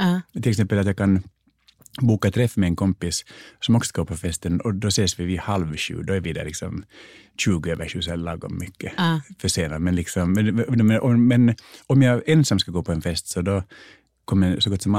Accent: Finland; Ja, fast det är också, jag är ju finlandssvensk.

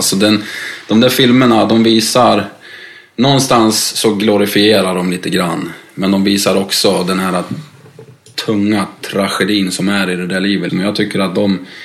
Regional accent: Dalarna County, Sweden; accent: Dalarna dialect; mitt dalmål har försvunnit lite grann. Jag har bara fått mer jävla mål nu.

